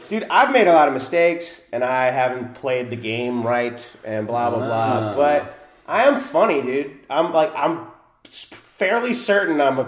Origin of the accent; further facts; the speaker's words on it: New Jersey, United States; so I'm from New Jersey originally, too.